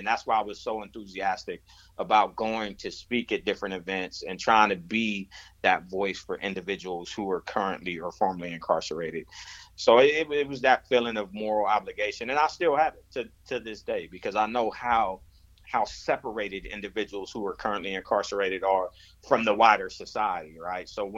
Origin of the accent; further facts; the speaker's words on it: San Diego, California, United States; now in Los Angeles, United States; I'm not from Los Angeles. I was raised in San Diego.